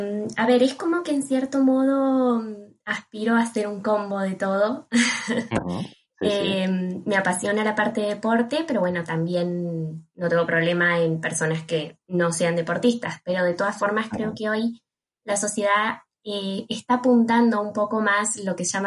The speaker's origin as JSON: {"language": "Spanish", "country": "Argentina", "lives_now": "Barcelona, Spain", "said": "soy argentina y hace ya año y medio que estoy viviendo acá en Barcelona."}